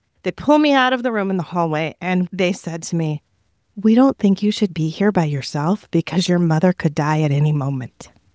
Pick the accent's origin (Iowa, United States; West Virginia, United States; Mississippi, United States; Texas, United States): Iowa, United States; also born or lived in Michigan; No, I don't actually have those strong feelings because I'm from Iowa originally, but I've been living in Michigan with my husband since I started working as a physician here, so about 21 years ago. So I'm a transplant.